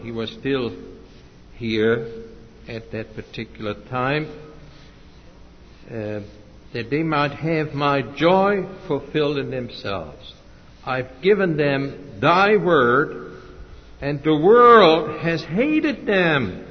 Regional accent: Germany; When I was growing up in Germany

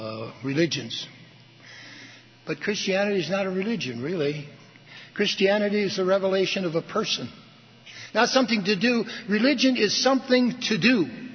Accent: Wilmette, Illinois, United States; I was raised in Wilmette. The Baha'i Temple is there in the harbor

